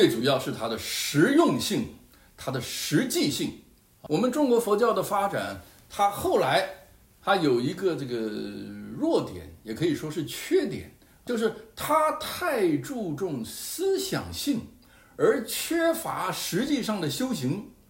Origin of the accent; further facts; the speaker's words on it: United States; Chinese is a second language; 作为一个美国人，我从来不忌讳要直接的指出这一点